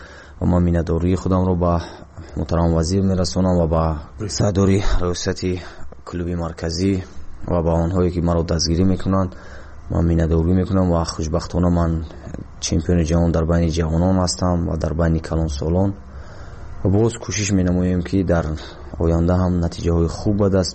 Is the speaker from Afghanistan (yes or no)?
no; Vanj, Gorno-Badakhshan, Tajikistan; also born or lived in Dushanbe; من 1 یانوری 1993 در ناحیه ونج ولایت مقتدری کوهستانی بدخشان در جماعت دهات محمد لابلویف به دنیا آمدم